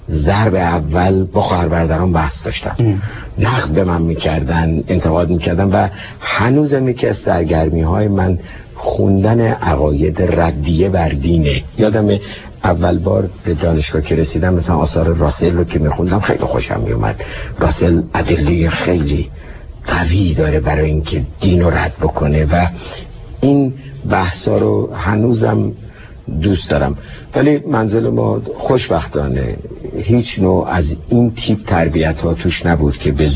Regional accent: Tehran, Tehran Province, Iran; من بالای چهارراه درواز دولاب، خیابون شهباز که هفته شهریور امروز اسمش هست، تو خیابون ساسان به دنیا آمدم. بچه ششم یک خانواده 7 بچه‌ای بودم.

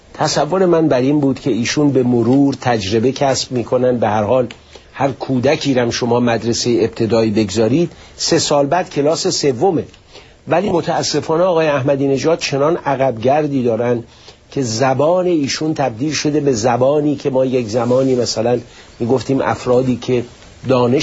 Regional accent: Iran; بنده به عنوان یک ایرانی واقعا احساس شرم میکنم

